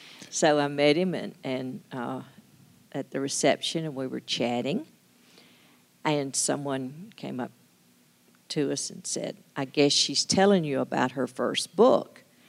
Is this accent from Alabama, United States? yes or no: yes; Alabama, United States; It was in Alabama. That's what he got for coming, you know, to my home state.